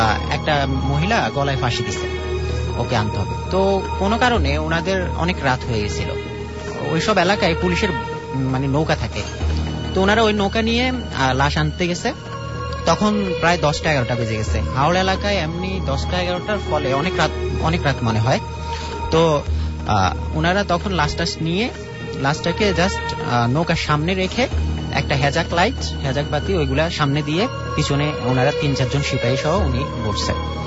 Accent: Nakhalpara, Dhaka Division, Bangladesh; নাখালপাড়া থেকে আসছি।

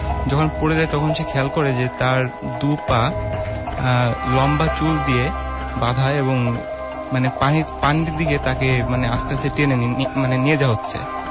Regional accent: Jessore, Khulna Division, Bangladesh; now in Faridpur, Bangladesh; আমি আসছি ফরিদপুর থেকে, আমার হোম ডিস্ট্রিক্ট হলো যশোর।

